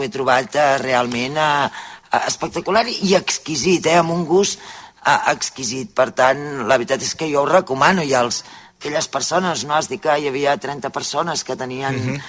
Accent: Girona, Catalonia, Spain; sobretot per aquells que som de Girona, no?

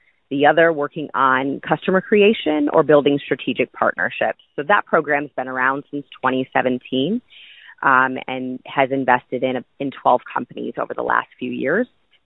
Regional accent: Toledo, Ohio, United States; I'm originally from Toledo, so Detroit was kind of the backyard when I was a child.

